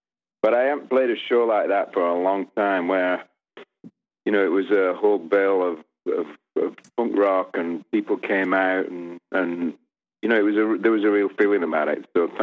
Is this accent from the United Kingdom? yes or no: yes; England, United Kingdom; age 16, 17, I grew up in England in the era of, we call it prog rock or pomp rock